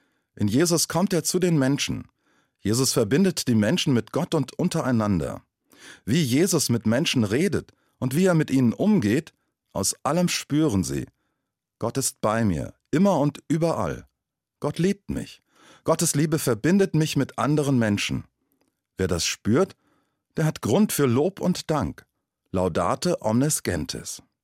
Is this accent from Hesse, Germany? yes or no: yes; Ernsthausen, Hesse, Germany; In diesem Moment wechsle ich in meinen Heimatdialekt. Und ich sei vor Ernsthause.